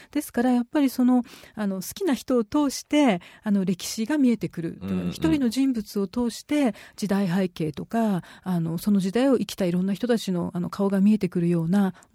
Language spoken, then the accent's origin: Japanese; Hokkaido, Japan; 私は北海道であのずっとあの子供の頃から大学まで育って、で、まあ、田舎ですけれども、